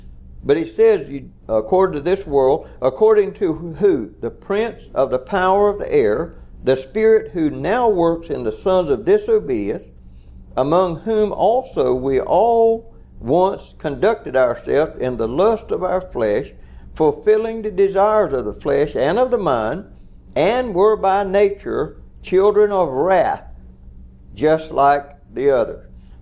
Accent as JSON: {"language": "English", "region": "Georgia", "country": "United States", "tie": "born or raised there", "said": "I stopped by there at little old Hicktown where we was raised in South Georgia."}